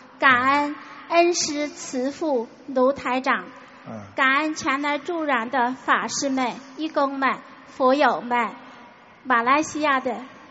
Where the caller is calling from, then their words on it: Italy; 我意大利的。